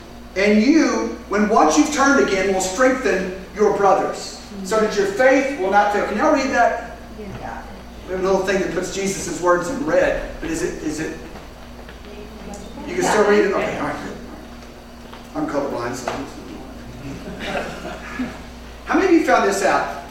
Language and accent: English; United States; I'm an American. I want it now, right?